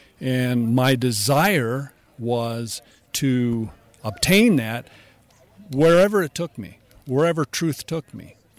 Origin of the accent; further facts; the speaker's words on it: Salt Lake City, Utah, United States; Well, my family has been Mormon for like five and six generations. And I grew up in Salt Lake as a mainstream, what we call modern-day Mormon.